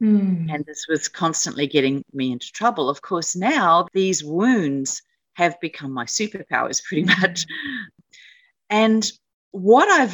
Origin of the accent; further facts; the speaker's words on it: New Zealand; also born or lived in Australia; So as a very young child, my parents, first of all, we moved from Australia to New Zealand.